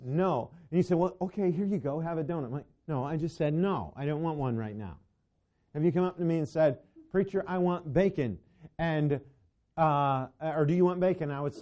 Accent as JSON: {"language": "English", "town": "Syracuse", "region": "Indiana", "country": "United States", "tie": "born or raised there", "said": "I didn't grow up in Syracuse, New York. I grew up in Syracuse, Indiana."}